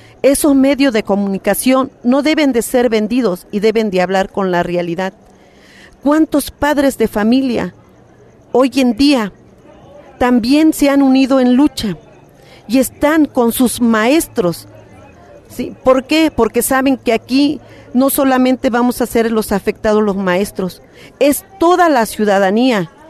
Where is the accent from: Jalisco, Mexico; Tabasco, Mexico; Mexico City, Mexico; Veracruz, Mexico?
Veracruz, Mexico; Sayula de Alemán; soy de Sayula de Alemán, Veracruz, y vengo representando la zona de Jaltipan.